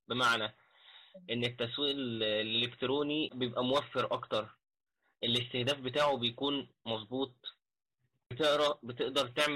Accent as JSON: {"language": "Arabic", "country": "Egypt", "said": "من مصر، عندي 28 سنة."}